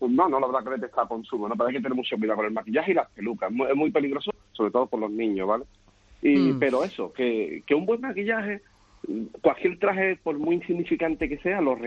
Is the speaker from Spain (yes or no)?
yes; Seville, Andalusia, Spain; yo soy de Sevilla, aunque tengo tiendas por varias zonas, ¿no? De Cádiz, Sevilla, Huelva.